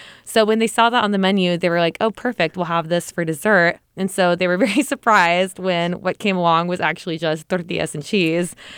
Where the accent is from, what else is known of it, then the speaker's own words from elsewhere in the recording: Washington, United States; I grew up in Washington, where there's not a huge Latino community.